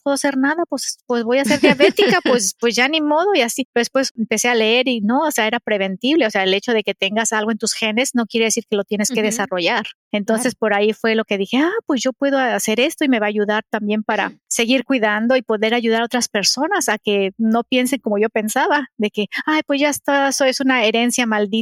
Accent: Mexico; moved away as an adult; now in United States; Yo nací y crecí en México. Me vine hasta Estados Unidos cuando tenía 25.

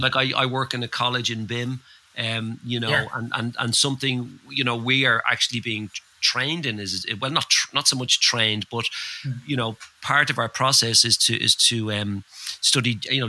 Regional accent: Bray, Leinster, Ireland; growing up in Bray, which, you know, I suppose Bray has always been like our Blackpool a little bit

